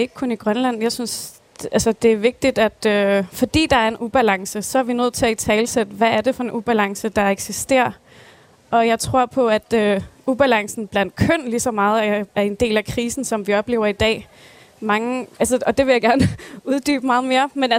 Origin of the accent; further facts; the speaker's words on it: Aarhus, Central Denmark Region, Denmark; born there; also born or lived in Greenland; jeg er født i Aarhus og har boet i Danmark og flyttet frem og tilbage i min barndom.